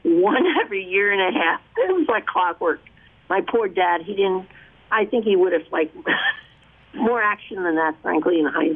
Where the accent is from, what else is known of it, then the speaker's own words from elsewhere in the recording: Edgewater, New Jersey, United States; I was 11. I was a playground supervisor in my hometown of Edgewater, New Jersey.